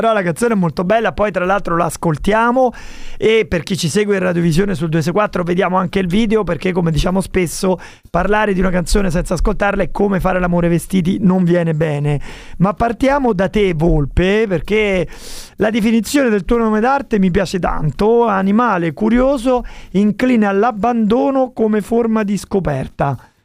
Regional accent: Rome, Lazio, Italy; No, perché sono di Roma, alla fine... No, perché sono di Roma

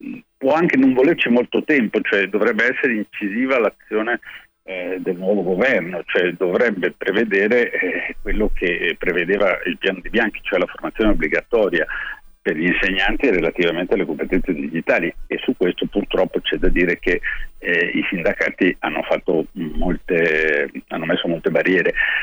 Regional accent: Milan, Lombardy, Italy; io, pur essendo milanese, sono meridionalista, amo molto stare al sud, al di sotto del Po

